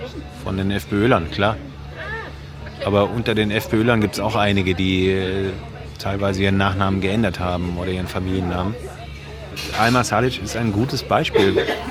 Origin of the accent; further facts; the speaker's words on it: Baden-Württemberg, Germany; now in Vienna, Austria; in meiner Heimat, wo ich herkomme, auf der Schwäbischen Alb.